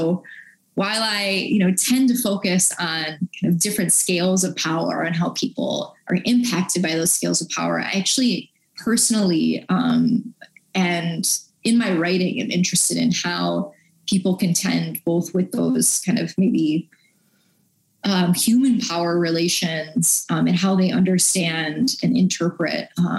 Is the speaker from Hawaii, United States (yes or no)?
no; Buffalo, New York, United States; Like I grew up Catholic in Buffalo, New York, and was really always captivated by the mystical